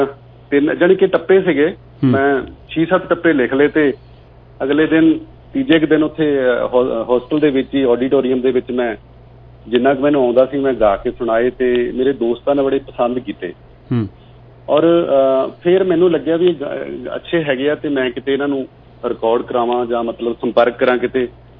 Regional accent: Raipur, Punjab, India; ਸ਼ੁਰੂ ਚ ਮੇਰੇ ਪਿੰਡ ਤੇ ਮੈਂ ਰਾਏਪੁਰ ਪਿੰਡ ਮੇਰਾ ਇੱਥੇ ਸਕੂਲ ਸੀਗਾ ਪੰਜਵੀਂ ਤੱਕ ਮੈਂ ਇੱਥੇ ਪੜ੍ਹਿਆ

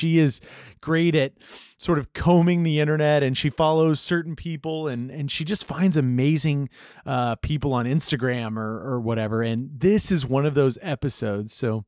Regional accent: Texas, United States; I didn't realize you live in Austin. I'm a Texan originally.

